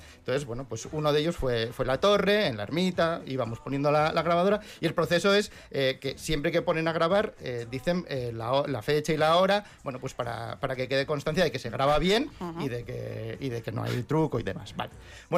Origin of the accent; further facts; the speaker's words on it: Bilbao, Basque Country, Spain; born there; Nací en Begoña, no puedo evitarlo.